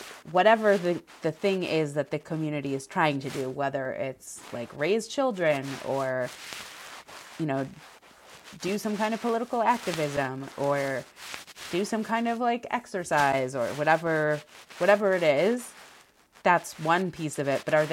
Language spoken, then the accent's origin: English; Chicago, Illinois, United States; I felt when I was growing up very held by the community that I grew up in Chicago, and it was a large community.